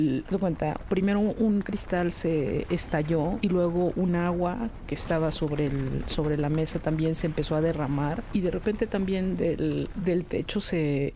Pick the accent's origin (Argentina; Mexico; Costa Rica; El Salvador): Mexico; Como mexicano que sabes que esas cosas pasan